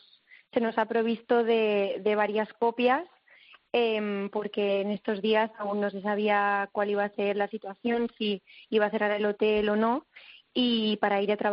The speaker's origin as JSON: {"language": "Spanish", "town": "Valencia", "region": "Valencian Community", "country": "Spain", "said": "yo soy de Valencia y las fallas estacionadas no estaban canceladas."}